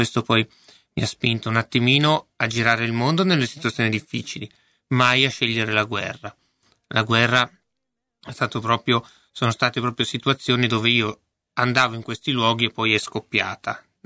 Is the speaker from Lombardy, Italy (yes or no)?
yes; Leggiuno, Lombardy, Italy; Quindi io sono di Leggiuno, e a Leggiuno mio nonno era … io sono diventato